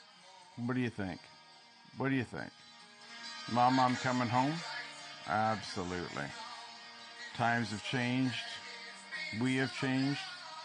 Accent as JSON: {"language": "English", "town": "Stratford", "region": "Ontario", "country": "Canada", "tie": "born or raised there", "said": "here in my hometown of Stratford"}